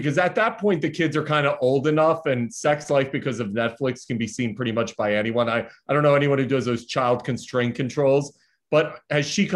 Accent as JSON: {"language": "English", "town": "Philadelphia", "region": "Pennsylvania", "country": "United States", "tie": "born or raised there", "said": "I grew up in Northeast Philadelphia."}